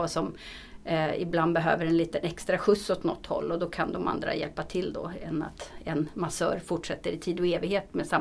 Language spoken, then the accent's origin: Swedish; Stockholm, Stockholm County, Sweden; Jag är bara född på Söder. Sen har jag gått och vuxit upp i Farsta.